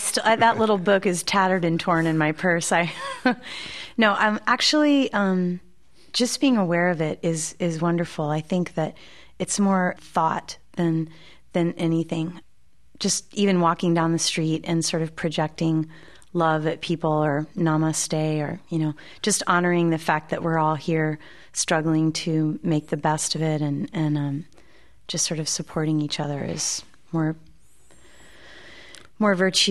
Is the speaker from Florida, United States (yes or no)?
yes; Florida, United States; Well, I grew up in Florida, seventh generation Floridian, in the house that my granddad built that used to be a farm two generations ago.